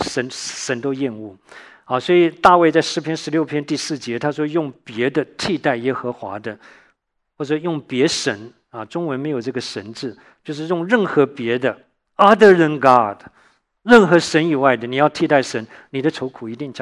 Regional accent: Taiwan; 我从小在台湾

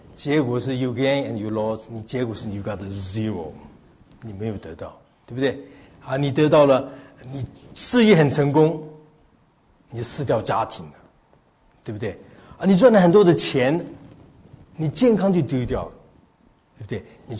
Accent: Taiwan; 我从台湾来的嘛，台湾人很聪明的

